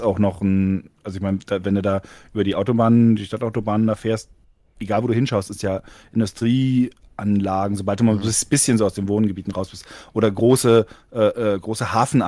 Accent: Berlin, Germany; weil ich komme ja aus Berlin. Und Berlin ist ja auch sehr dreckig

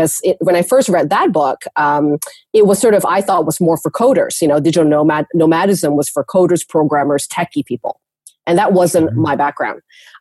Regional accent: Vancouver, British Columbia, Canada; also born or lived in Kuala Lumpur, Malaysia; That's where I was born, and my family and I moved to Canada when I was about 8 years old. So I grew up in Canada. This is sort of the culture that I know, and I've been living in Vancouver pretty much my entire life.

